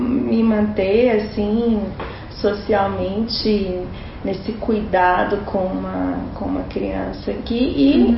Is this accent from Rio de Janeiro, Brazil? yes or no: no; Belo Horizonte, Minas Gerais, Brazil; moved away as an adult; now in São Paulo, Brazil; Eu sou de Belo Horizonte, vim pra cá em 2002, final de 2001, início de 2002, eu comecei minha mudança para cá, eu tinha acabado a graduação em psicologia.